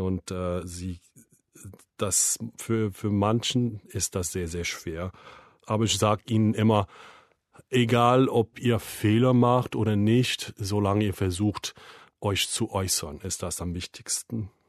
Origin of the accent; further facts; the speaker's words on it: United States; German is a second language; Ich komme aus Amerika. Ich wohne auf Long Island in einer kleinen Stadt namens Huntington. Ich bin geboren im Jahr 1972